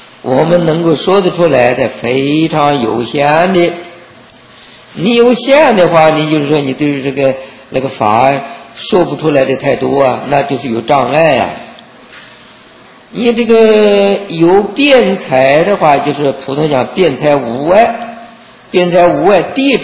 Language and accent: Chinese; China; 比如说我们中国人，只能说中国人的话，同样中国人的话，各省有各省的这个方言